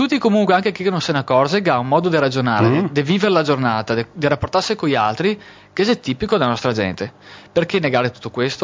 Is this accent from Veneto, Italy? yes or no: yes; Valdagno, Veneto, Italy; moved away; vengo da Valdagno, provincia di Vicenza, anni purtroppo che non abito più là, però i miei genitori sono nati su una contrada